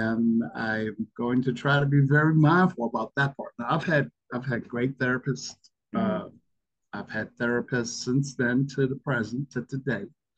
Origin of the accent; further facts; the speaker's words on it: New Orleans, Louisiana, United States; from New Orleans originally, back here in New Orleans.